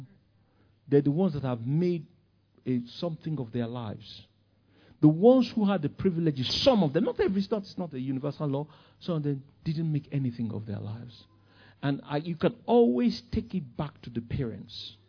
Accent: Ikoyi, Lagos, Nigeria; I grew up in a privileged society. I grew up in Ikoyi, you know, Victoria. I went to school in Victoria Island. I'm talking about in the 60s.

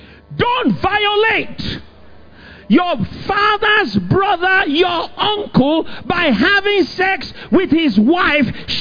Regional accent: Nigeria; born there; she was born in London, I was born in Nigeria

